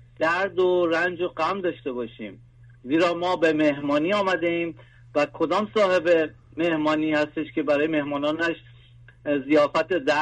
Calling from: Canada; از کانادا هستم.

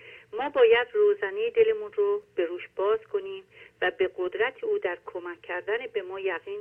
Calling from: Germany; من از آلمان زنگ میزنم.

